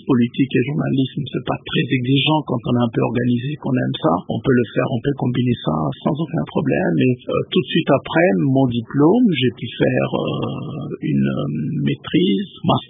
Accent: Bas-Uélé, DR Congo; dans la province orientale, je suis du Bazouélé, et plus particulièrement du territoire de Bambessa.

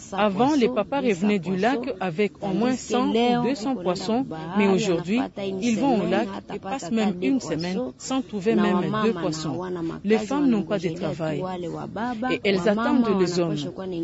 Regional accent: Vitumbi, North Kivu, DR Congo; Toute la nourriture doit venir d'ailleurs, parce que ici chez nous, à Vitumbi, on ne cultive pas.

